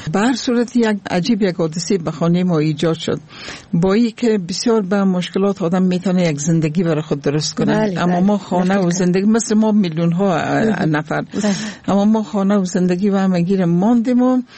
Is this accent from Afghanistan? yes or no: yes; Afghanistan; ما صادقانه افغان هستیم